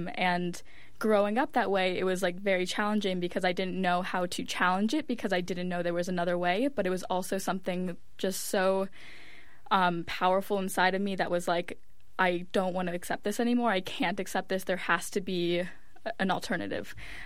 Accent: Miami, Florida, United States; So the series was inspired by exactly growing up in Miami and from a very young age experiencing some form of harassment or being catcalled

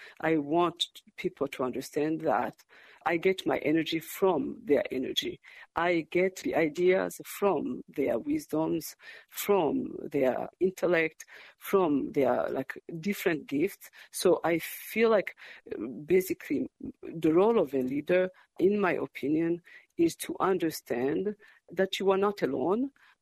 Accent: Burundi; also born or lived in Rwanda / Burkina Faso / France; now in Fargo, United States; Now I say that I'm from Fargo. Grew up in Burundi and Rwanda, Burkina Faso in West Africa, France, and then here.

